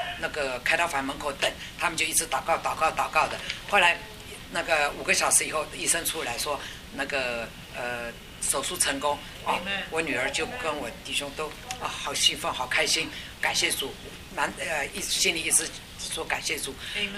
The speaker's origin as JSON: {"language": "Chinese", "country": "Taiwan", "said": "因为我们台湾那边哈都是做那个没有做无痛"}